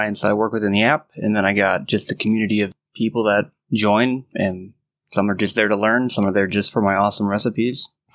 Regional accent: Milwaukee, Wisconsin, United States; born there; also born or lived in Texas; But I was born in Milwaukee. Dad passed away when I was 2. My mother remarried.

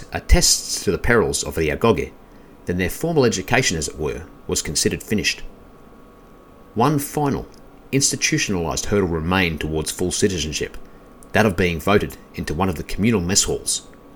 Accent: Australia; the many varied indigenous peoples of my home country, Australia.

